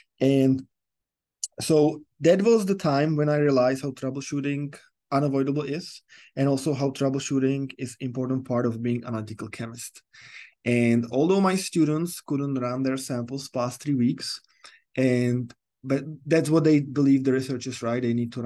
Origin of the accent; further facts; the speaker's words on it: Czechia; English is a second language; now in United States; since I'm from Europe, not very, Czech Republic is not very close to ocean or sea.